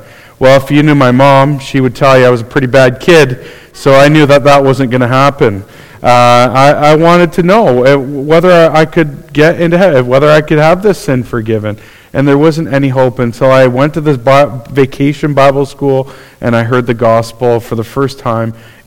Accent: Port Hope, Ontario, Canada; I grew up in Port Hope, so if anybody doesn't like Port Hope, I'm sorry about that, but it's just down the road.

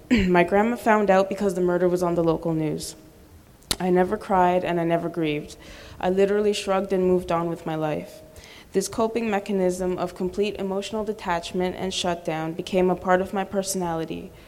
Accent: Toronto, Ontario, Canada; born there; I'm 26 years old, and I was born in Toronto.

